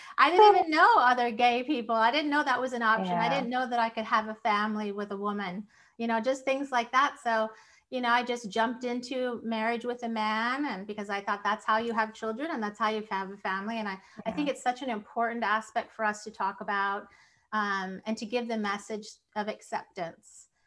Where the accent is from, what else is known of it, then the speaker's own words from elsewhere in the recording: Minnesota, United States; like I'm originally from Minnesota.